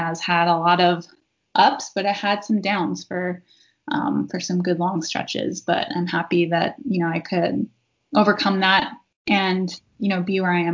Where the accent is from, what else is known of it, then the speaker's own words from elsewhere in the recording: South Dakota, United States; moved away; also born or lived in Maine; I had moved away from my family and tribe and the community that I was raised in South Dakota to Maine, which is a very rural state.